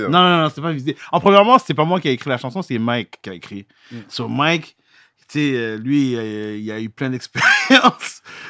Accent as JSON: {"language": "French", "country": "Haiti", "said": "Parce que, tu sais, en tant qu'haïtien, là, c'est impossible."}